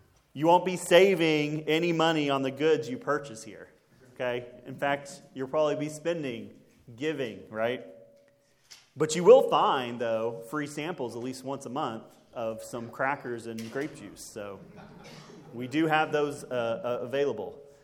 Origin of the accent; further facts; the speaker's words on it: Scurry, Texas, United States; without my church family that I grew up with back in Scurry, Texas.